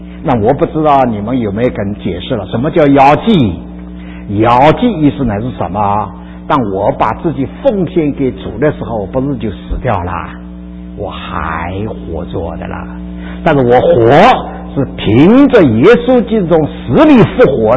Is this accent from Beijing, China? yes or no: no; Shanghai, China; 我们上海人叫牛皮糖的，拉不断的啦，拉不断的啦